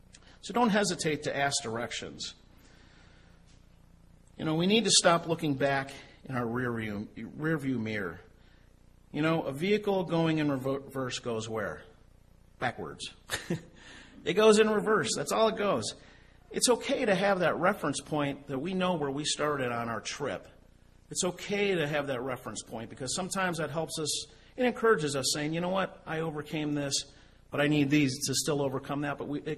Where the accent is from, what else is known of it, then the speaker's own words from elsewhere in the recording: United States; I mean, as an American, it's just hard to fathom that, but it's true because they live their lives.